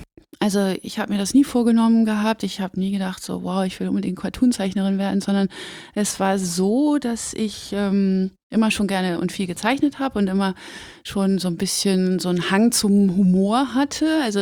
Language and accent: German; Hamburg, Germany; Ich bin in Hamburg geboren.